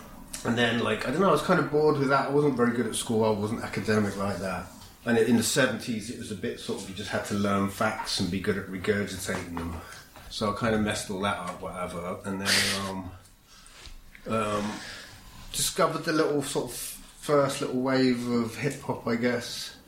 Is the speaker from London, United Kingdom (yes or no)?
yes; Kingston, London, United Kingdom; also born or lived in Roehampton; Well, Kingston. Grew up Kingston, born in Roehampton, 1969, and then moved to Kingston, mum and dad. So that was an awesome upbringing, like, you know, just like being near Richmond Park, all that kind of stuff.